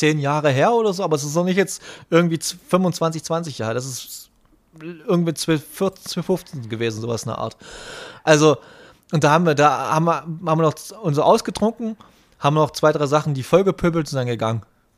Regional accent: Austria; Ja, ich bin Österreicherin.

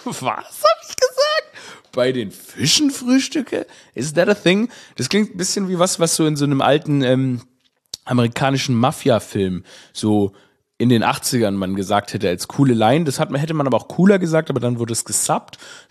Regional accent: Stuttgart, Baden-Württemberg, Germany; in meine Heimatstadt Stuttgart

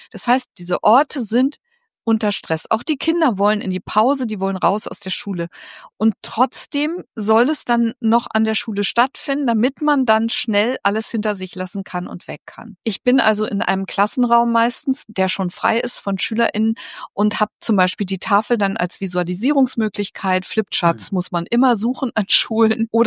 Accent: Berlin, Germany; Ich bin Berlinerin

